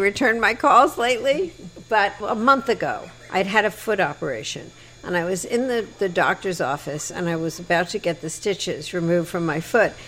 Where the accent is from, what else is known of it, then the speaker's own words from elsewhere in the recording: New York, United States; And I'm as a woman and as a New Yorker, I do not understand this whole racist, bigot, sexist thing with Donald.